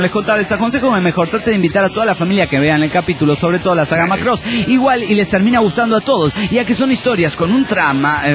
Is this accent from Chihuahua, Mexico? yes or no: yes; Ciudad Juárez, Chihuahua, Mexico; de Ciudad Juárez, México.